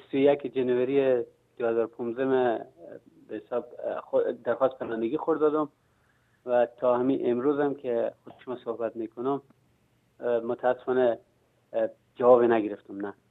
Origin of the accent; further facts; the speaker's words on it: Afghanistan; moved away as an adult; now in Iran; از اون روز اولی که من از افغانستان ویزه ایران گرفتم آمدم ایران، از همون روز من دلم برای خانواده من تنگ شد